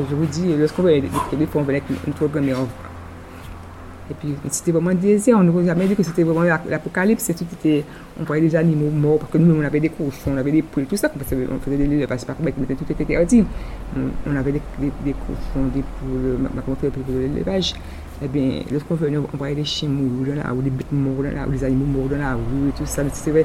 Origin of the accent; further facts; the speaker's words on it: Basse-Terre, Guadeloupe, France; chez nous à Bastère